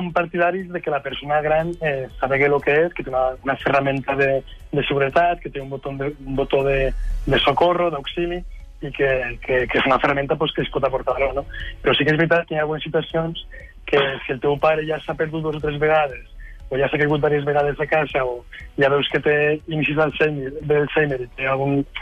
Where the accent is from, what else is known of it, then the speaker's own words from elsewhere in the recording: La Fresneda, Aragon, Spain; Jo soc de Terol, de la Fresneda. Soc de la franja del Materranya i dels barris